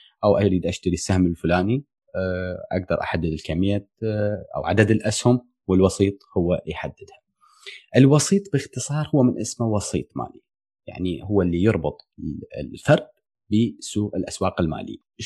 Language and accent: Arabic; Belgium; من بلجيكا